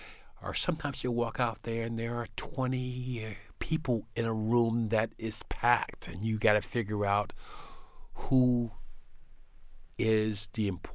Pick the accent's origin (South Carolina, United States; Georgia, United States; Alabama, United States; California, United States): South Carolina, United States; Well, I grew up in South Carolina in a fairly poor neighborhood